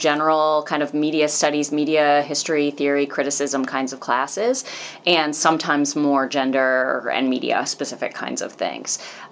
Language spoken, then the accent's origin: English; Illinois, United States; I grew up in the Chicago suburbs.